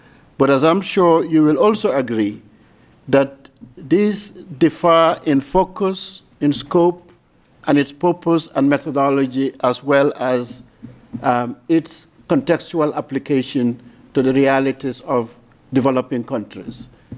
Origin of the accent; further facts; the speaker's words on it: Gambia; I'm the chair of the CSTD, and I'm from the Gambia.